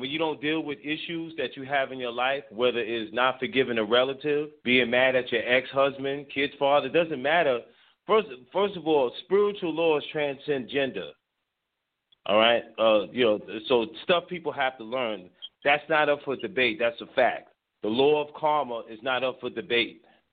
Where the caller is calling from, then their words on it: Bronx, New York, United States; I'm calling from the Bronx, New York.